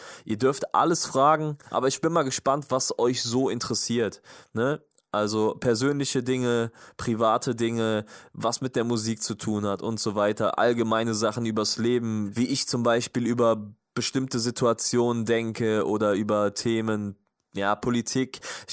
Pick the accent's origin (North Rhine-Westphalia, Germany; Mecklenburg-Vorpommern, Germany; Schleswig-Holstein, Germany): North Rhine-Westphalia, Germany; Bergisch Gladbach; Ich wohne inzwischen in Köln, bin aber auch in Bergisch Gladbach geboren. Also alles gut, ich mag Bergisch Gladbach, ich bin gerne dort geboren. Das ist auf jeden Fall der Ort, wo alles begann, wo ich geboren bin, wo ich herkomme.